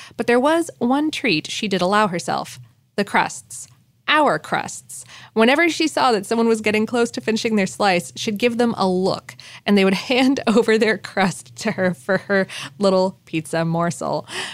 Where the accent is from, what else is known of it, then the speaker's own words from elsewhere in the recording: New York, United States; I'm an Italian from New York, so pizza is sacred.